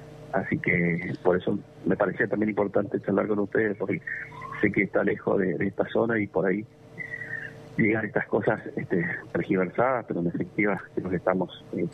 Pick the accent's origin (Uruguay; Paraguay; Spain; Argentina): Paraguay; Chaco; Yo soy chaqueño de origen, uh-huh, y vivo en el Chaco, o sea que para mí es algo muy cercano también.